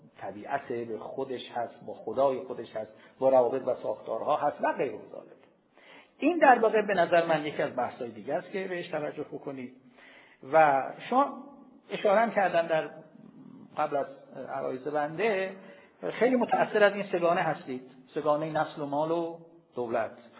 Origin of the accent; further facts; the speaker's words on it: Shiraz, Fars, Iran; وقتی ما دیگه شیرازی هستیم دیگه